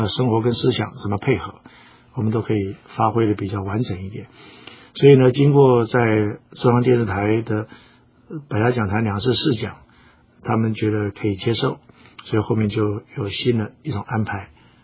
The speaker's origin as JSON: {"language": "Chinese", "country": "Taiwan", "tie": "born or raised there", "said": "我们在台湾长大讲中文的"}